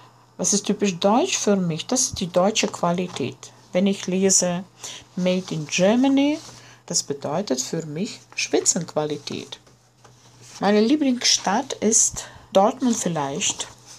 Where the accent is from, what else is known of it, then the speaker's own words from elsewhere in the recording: Latvia; now in Riga, Latvia; Ich komme aus Lettland. Ich wohne in Riga und ich bin Deutschlehrerin in der Purzems Mittelschule Riga.